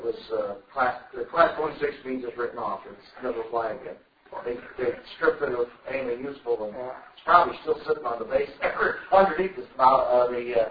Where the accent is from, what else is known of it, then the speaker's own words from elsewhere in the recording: California, United States; And I'm from California, been here 4 years.